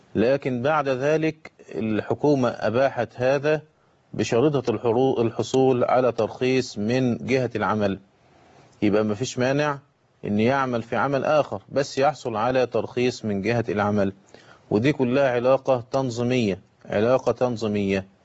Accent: Egypt; وكان عندنا في مصر ها هنا كان من الشروط

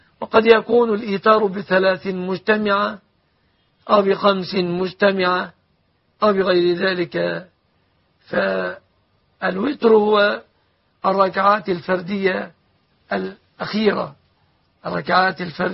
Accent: Egypt; بلادنا مصر

